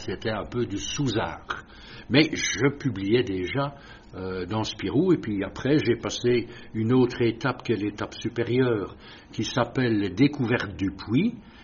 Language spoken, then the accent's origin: French; Liège, Wallonia, Belgium; Donc, je suis né à Liège. Ça situe un peu cette époque. Ma famille est gaumaise. Mon père de Tintigny, ma mère de Jamoigne. mais mon père a eu du travail à Liège. Donc la famille s'est établie là, et j'ai fait mes études à Saint-Luc, à Liège.